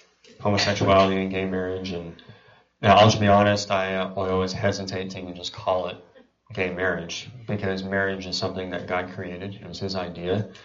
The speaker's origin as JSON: {"language": "English", "town": "Dallas", "region": "Texas", "country": "United States", "said": "It's just, we come from Dallas, where there are huge populations of immigrants, refugees, from closed countries"}